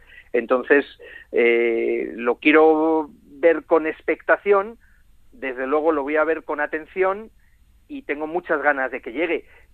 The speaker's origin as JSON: {"language": "Spanish", "town": "Valladolid", "region": "Castile and León", "country": "Spain", "said": "Ojalá, por la parte que me toca, como vallisoletano que soy"}